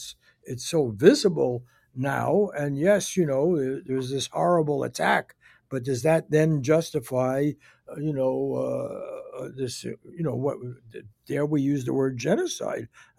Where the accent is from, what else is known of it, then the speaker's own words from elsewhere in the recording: United States; I am an American Jew. I know a lot of Jewish people.